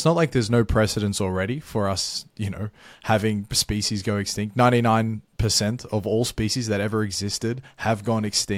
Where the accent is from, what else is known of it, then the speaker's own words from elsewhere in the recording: Australia; that just might be the Australian in me.